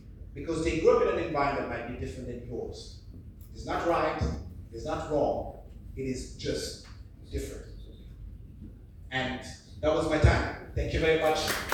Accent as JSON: {"language": "English", "country": "Germany", "tie": "born or raised there", "second_language": "English", "said": "growing up in Germany, where I started to work, people used to tell me"}